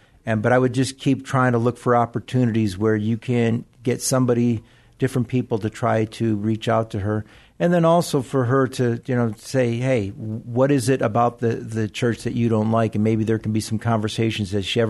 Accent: Detroit, Michigan, United States; I'm from Detroit myself, so.

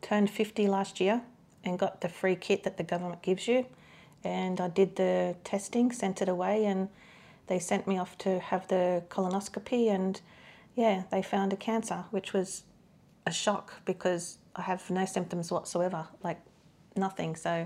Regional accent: Sydney, New South Wales, Australia; now in Campbelltown, Australia; Yep, born and bred in the Enmore Newtown area. And then I moved out to the Campbelltown area when I got old enough and brave enough.

